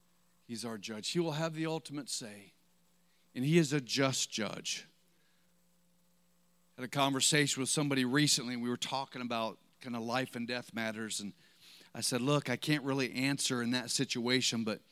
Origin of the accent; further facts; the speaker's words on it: Ohio, United States; When I was a kid, we used to have, I'm from Ohio, so it was Pop.